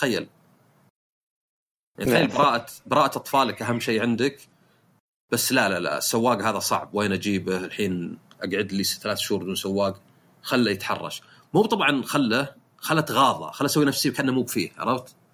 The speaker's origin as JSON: {"language": "Arabic", "country": "Saudi Arabia", "said": "هذا في معظم العالم يعني حتى عندنا في السعودية"}